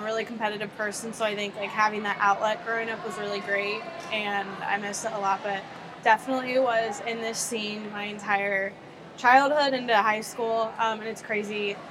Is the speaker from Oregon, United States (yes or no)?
no; Dayton, Ohio, United States; So I originally grew up in Dayton, Ohio, and then I moved to Columbus for college, which is only about an hour north of Dayton. And then I moved out to California